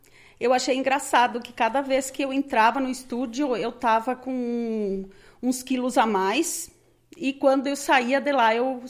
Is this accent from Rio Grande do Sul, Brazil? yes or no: yes; Ibiraiaras, Rio Grande do Sul, Brazil; moved away as an adult; now in Lagoa Vermelha, Brazil; eu sou natural de Ibiraiaras. Estou residindo aqui em Lagoa já fazem 23 anos.